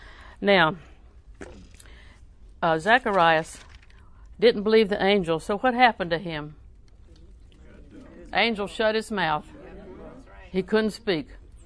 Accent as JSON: {"language": "English", "town": "Winter Haven", "region": "Florida", "country": "United States", "tie": "born or raised there", "also_born_or_lived": "Auburndale", "said": "Now, I was born in the Winter Haven Hospital and raised in Winter Haven on 24th Street before we moved to Auburndale. And Auburndale is actually my home."}